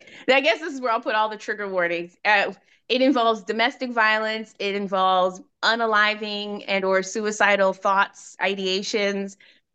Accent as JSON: {"language": "English", "region": "Florida", "country": "United States", "said": "Should I tell him I'm from Florida?"}